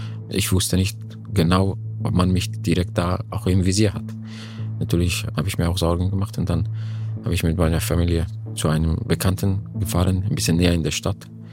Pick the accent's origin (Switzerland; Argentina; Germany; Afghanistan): Afghanistan; Weil ich als Afghane kann da bleiben, das ist mein Land, egal was passiert dann.